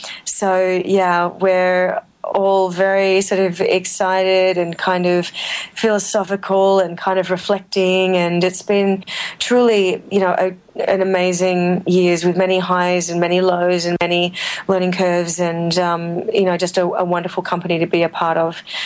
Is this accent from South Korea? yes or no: no; Australia; being Australian